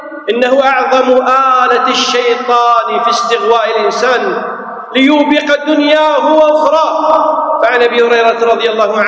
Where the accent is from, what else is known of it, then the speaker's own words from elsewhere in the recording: Kuwait; يسمون عندنا في الكويت فلان هذر